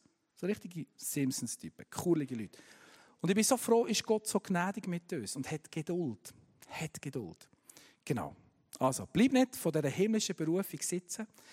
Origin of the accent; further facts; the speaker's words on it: Frutigen, Bern, Switzerland; Wo ich herkomme, Frutigen, das ist ein christliches Dorf. Potzblitz, das zweitchristlichste Dorf in der Schweiz, immer noch. 50% meiner Schulkollegen sind in die Kirche gegangen, Freikirche.